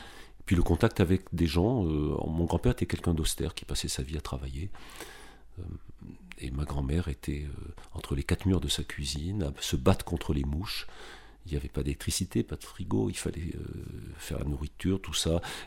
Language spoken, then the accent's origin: French; Casablanca, Casablanca-Settat, Morocco; born there; je suis pied noir, en réalité. Je suis né à Casablanca, au Maroc, d'une mère qui était elle-même née au Maroc dans les années 20.